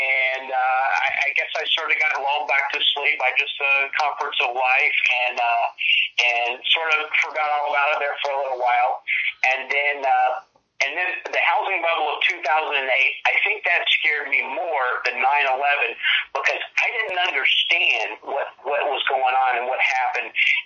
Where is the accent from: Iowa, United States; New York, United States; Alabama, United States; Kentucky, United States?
Kentucky, United States; and I'm originally from you guys' neck of the woods. I'm from Kentucky originally.